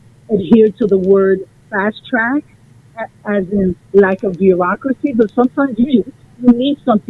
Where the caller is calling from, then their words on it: Bronx, New York, United States; from the Bronx